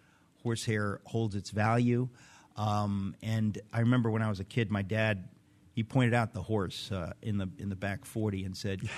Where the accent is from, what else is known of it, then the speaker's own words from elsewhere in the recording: New York City, New York, United States; born there; No, actually, my parents are in Connecticut. I was born in New York City.